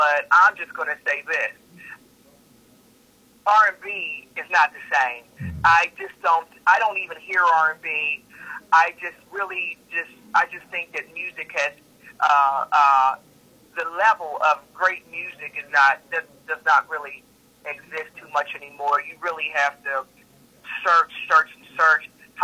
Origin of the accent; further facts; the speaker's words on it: Compton, California, United States; I'm from Compton.